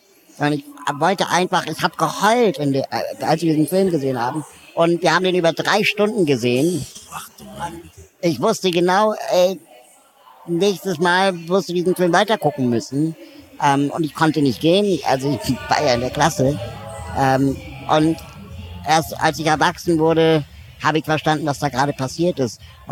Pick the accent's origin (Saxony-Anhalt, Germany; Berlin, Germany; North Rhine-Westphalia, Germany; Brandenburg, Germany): Berlin, Germany; Ich komme auch aus Berlin